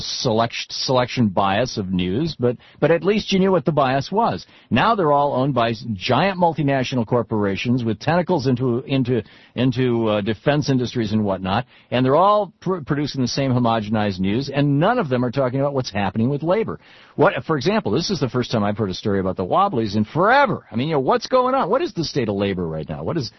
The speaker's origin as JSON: {"language": "English", "region": "Michigan", "country": "United States", "tie": "born or raised there", "said": "I grew up in Michigan, and there was the Detroit News and the Detroit Free Press"}